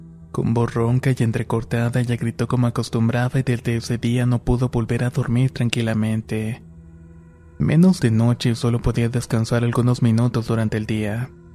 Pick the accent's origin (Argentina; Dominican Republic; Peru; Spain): Dominican Republic; de la República Dominicana